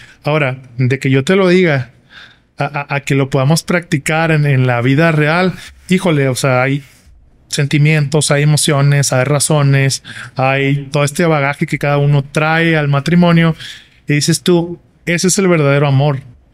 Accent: Los Mochis, Sinaloa, Mexico; also born or lived in Guadalajara / Querétaro; now in Ciudad Juárez, Mexico; He vivido en de donde yo soy, en Sinaloa, en Los Mochis. Viví en Guadalajara unos años, viví en Querétaro otros más años. Tengo algunos años aquí en Ciudad Juárez.

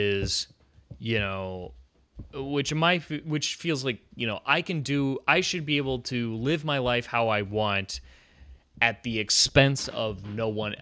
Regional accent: Lakewood, United States; in my hometown of Lakewood, which is where my parents still live, it's legal to shoot fireworks.

